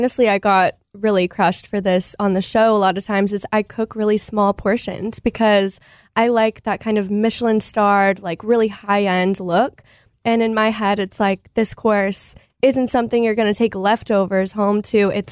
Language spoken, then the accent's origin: English; Texas, United States; I am Texan, born and raised